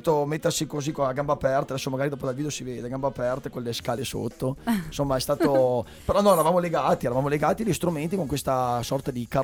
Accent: Tizzano Val Parma, Emilia-Romagna, Italy; noi siamo di Tizzano Val Parma

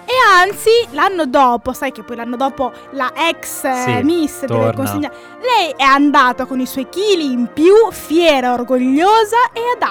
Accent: Venezuela; io sono venezuelana, io tutte le mattine a scuola dovevo arrivare 5 minuti prima e cantare la prima strofa e il ritornello

